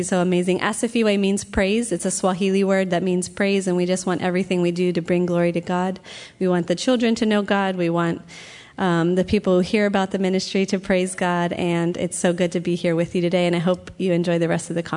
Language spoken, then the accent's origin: English; Philadelphia, Pennsylvania, United States; now in Entebbe, Uganda; I'm originally from Northeast Philadelphia, but I live in Entebbe, Uganda. I have been living there since 2013.